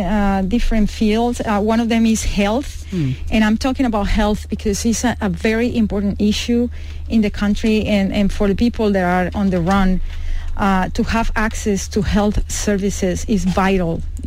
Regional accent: Colombia; You know, I'm from Colombia.

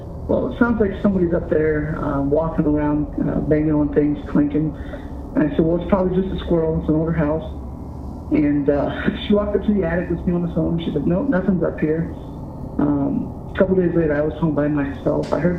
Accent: Fort Wayne, Indiana, United States; I'm from Fort Wayne, Indiana.

